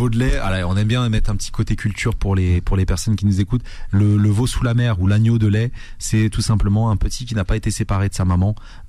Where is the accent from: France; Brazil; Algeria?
Algeria; Kabylie; Ça peut être du pain Harlem, comme on dit chez nous en Kabyle